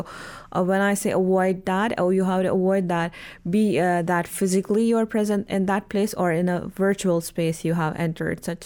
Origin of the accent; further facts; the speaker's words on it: Jammu and Kashmir, India; since we are from the Indian administrated Kashmir, so I was telling him I would love to stay in India for some time.